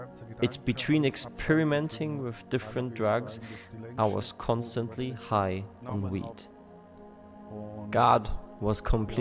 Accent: Bregenz, Vorarlberg, Austria; I was invited to a church service about 20 miles away from my hometown of Bregenz.

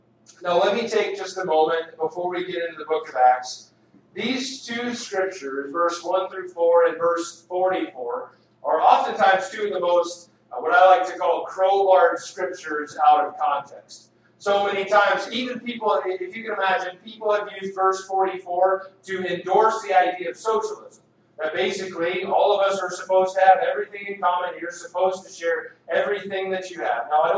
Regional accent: Texas, United States; You guys know I grew up in Texas.

